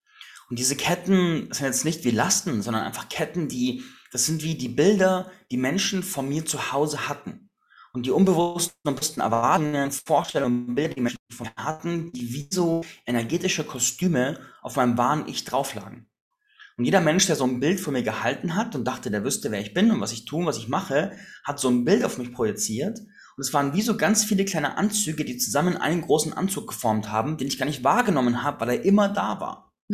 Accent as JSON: {"language": "German", "town": "Landsberg am Lech", "region": "Bavaria", "country": "Germany", "tie": "born or raised there", "said": "damals, 2017, war ich in Landsberg am Lech, meiner Heimatstadt"}